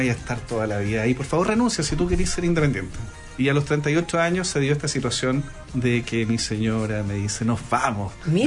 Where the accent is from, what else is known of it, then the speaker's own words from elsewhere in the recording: Concepción, Biobío, Chile; Yo, de hecho, crecí en una galería en Concepción